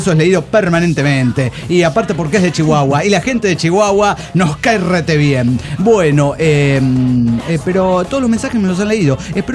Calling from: Juliaca, Puno, Peru; Soy el bohemio de Juliaca, Perú.

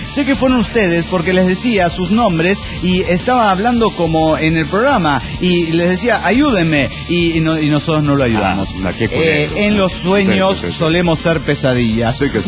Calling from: Izúcar de Matamoros, Puebla, Mexico; Soy el hereje de Izúcar de Matamoros, Puebla, México.

